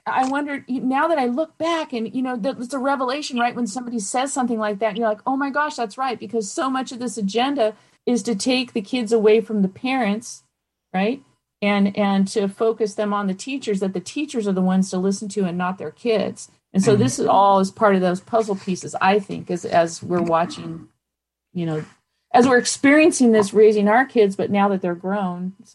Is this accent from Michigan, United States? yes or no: no; Campbell, California, United States; I grew up in Campbell, and so my friend Sheila, we were celebrating a very belated 60th birthday, and so yes, we went to school in San Jose.